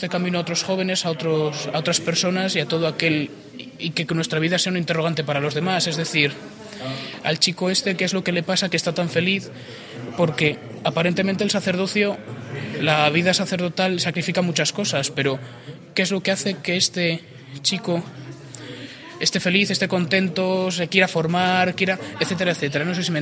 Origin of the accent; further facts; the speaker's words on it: Maliaño, Cantabria, Spain; Pues soy de Maliaño y la parroquia a la que pertenezco es el Santo Cristo de Maliaño, es la parroquia nueva.